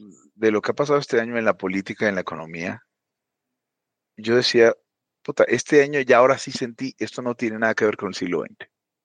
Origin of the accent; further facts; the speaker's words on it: Maracaibo, Zulia, Venezuela; vivió en Venezuela, en Maracaibo, en mi ciudad natal